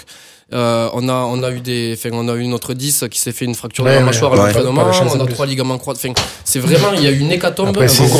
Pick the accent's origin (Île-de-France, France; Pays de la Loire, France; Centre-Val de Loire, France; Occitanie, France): Occitanie, France; Grisolles; Et puis moi, j'ai grandi à Grisol, donc je me sens responsable de ça aussi